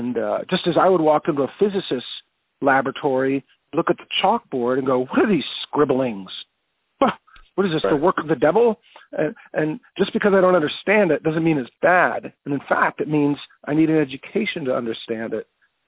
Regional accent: Iowa, United States; I often reference the home I grew up in and my hometown in Iowa

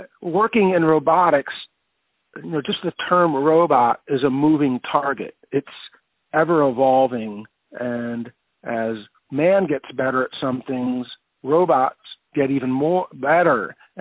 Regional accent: Iowa, United States; I often reference the home I grew up in and my hometown in Iowa

